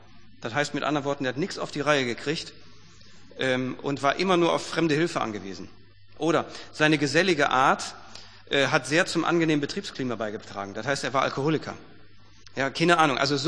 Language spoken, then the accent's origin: German; Duisburg, North Rhine-Westphalia, Germany; ich komme ja eigentlich aus Duisburg